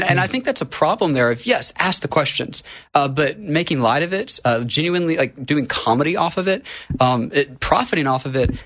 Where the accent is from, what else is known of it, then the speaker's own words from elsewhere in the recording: Alabama, United States; I started in Alabama, my home state.